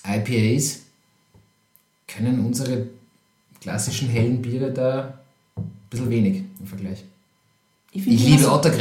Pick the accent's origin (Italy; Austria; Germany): Austria; Krems, Lower Austria; Das ist ja so groß wie Krems, meine Heimatstadt